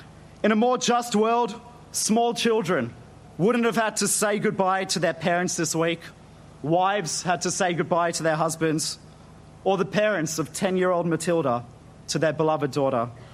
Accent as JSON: {"language": "English", "country": "Australia", "said": "As proud Australian Jews who love this country with every fibre of our being"}